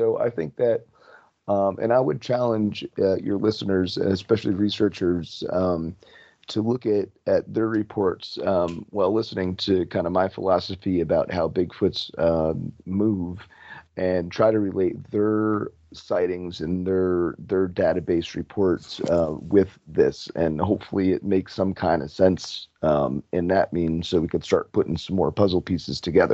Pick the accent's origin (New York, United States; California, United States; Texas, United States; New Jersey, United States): New Jersey, United States; also born or lived in Florida; Yeah, well, I was originally from New Jersey. My family's up here